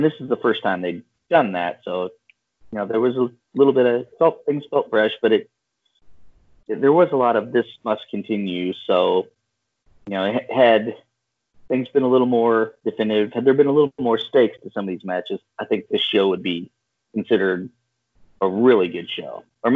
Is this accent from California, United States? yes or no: no; Missouri, United States; now in Kansas, United States; And I'm from Missouri, but I do live on the Kansas side now.